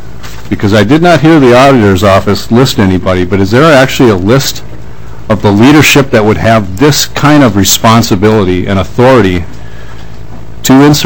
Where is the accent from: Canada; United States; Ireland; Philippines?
United States; Wadena, Minnesota; I see that my hometown of Wadena is listed on this this exhibit 3-2